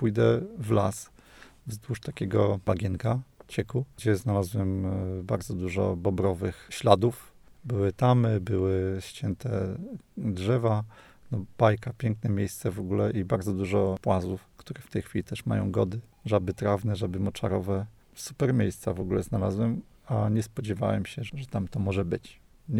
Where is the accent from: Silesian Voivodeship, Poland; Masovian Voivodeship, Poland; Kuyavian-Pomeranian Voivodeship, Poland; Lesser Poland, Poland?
Masovian Voivodeship, Poland; now in Olsztyn, Poland; cieszę się z tego, że nie wróciłem do środka Mazowsza, skąd pochodzę